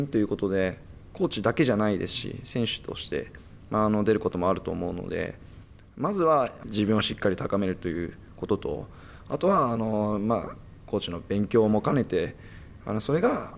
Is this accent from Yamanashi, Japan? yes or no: no; Fukuoka, Japan; 地元の福岡の八幡南高校っていうところなんですけど、そこで監督してまして